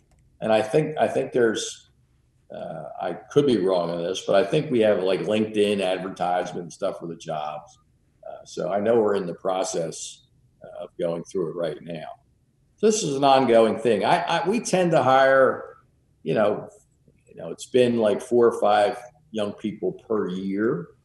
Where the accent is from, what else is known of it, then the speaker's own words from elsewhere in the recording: Jersey City, New Jersey, United States; and I'm a kid from Jersey City, right? So you go, wow, those those Eastern Kentuckians, they're not going to like your funny accent. I didn't even know I had an accent.